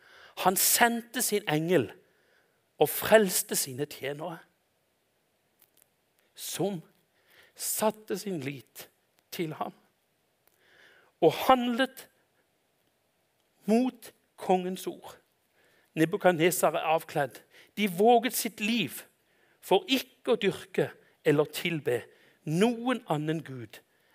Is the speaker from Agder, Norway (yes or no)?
yes; Konsmo, Agder, Norway; Når jeg tenkte jeg skulle gå inn i dette, så det en sang fra når jeg gikk på søndagsskolen hjemme i Konsmo.